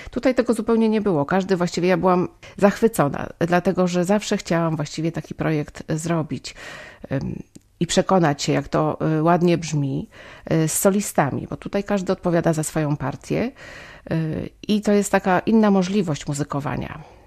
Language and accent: Polish; Wrocław, Lower Silesian Voivodeship, Poland; Obydwoje jesteśmy z Wrocławia, z tej samej klasy, profesor Eliny Butor.